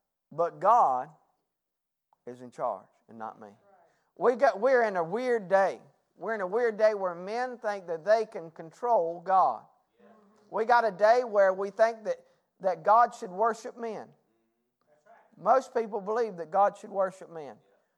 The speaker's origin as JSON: {"language": "English", "town": "Greenville", "region": "North Carolina", "country": "United States", "tie": "born or raised there", "said": "I was raised in Greenville, North Carolina, probably about 2 hours from here, 2.5 hours from here. And I was raised in a town that was a college town."}